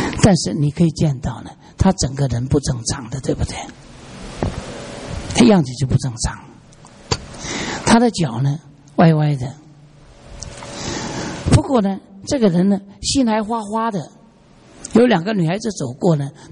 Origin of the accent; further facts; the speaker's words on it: Hong Kong; 因为我是香港人，所以我可以上去，外国人不可以上去的。